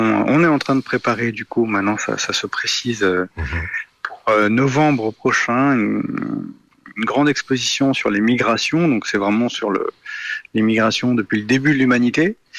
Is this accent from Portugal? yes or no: yes; Portugal; now in France; en tant que Portugais en France, c'est toute notre vie, ça, de toujours ressentir le manque de la famille, du pays